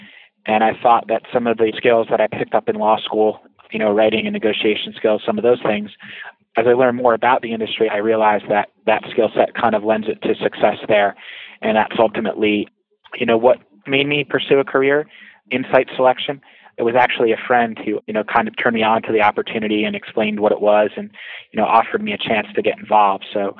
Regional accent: New Jersey, United States; Born and raised in New Jersey, so I have very high opinion of the state, but love living in New Jersey.

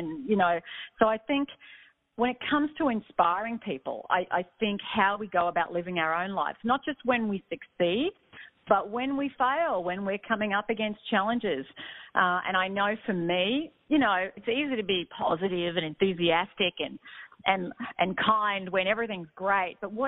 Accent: Australia; accent: Australian; I hope hopefully people can understand my Aussie accent

